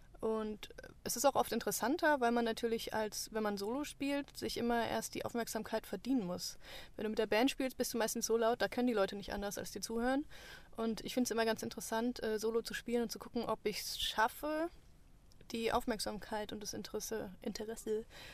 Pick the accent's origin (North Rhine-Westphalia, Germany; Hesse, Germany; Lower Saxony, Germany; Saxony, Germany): Hesse, Germany; Frankfurt; ich komme ja, wie gesagt, aus Frankfurt